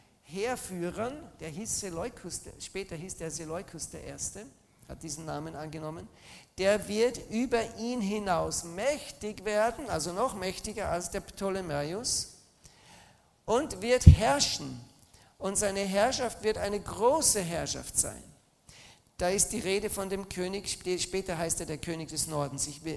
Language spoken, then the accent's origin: German; Austria; Ich bin ja ein Österreicher.